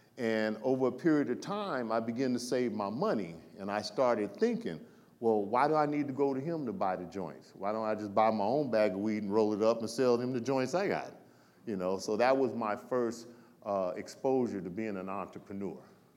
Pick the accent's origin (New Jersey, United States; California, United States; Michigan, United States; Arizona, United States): California, United States; Los Angeles; But I grew up in South Central, had two wonderful parents.